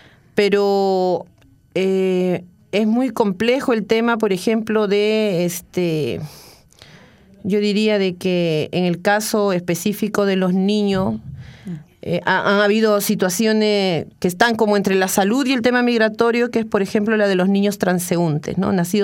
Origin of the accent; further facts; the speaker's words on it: Ayacucho, Peru; moved away; es una canción de ayacuchana, que es de la ciudad donde yo nací. Y la elegí porque me recuerda a mi niñez, a mi infancia, a mi ciudad, a la ciudad que yo dejé